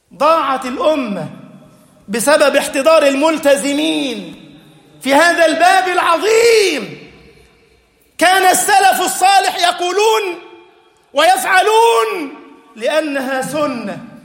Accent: Egypt; اللهم اجعل بلدنا مصر أمنا أمانا

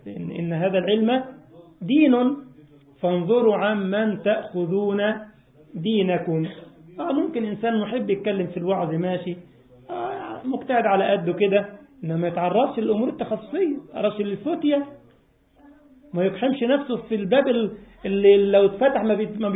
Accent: Egypt; طبعا في بلدنا مصر الميكروباص ده كده اللي هو الأوتوبيس الصغير

